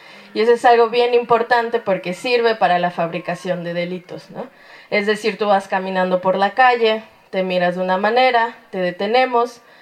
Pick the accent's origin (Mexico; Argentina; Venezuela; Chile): Mexico; Mexico City; nosotras que venimos de la Ciudad de México, de colectivas feministas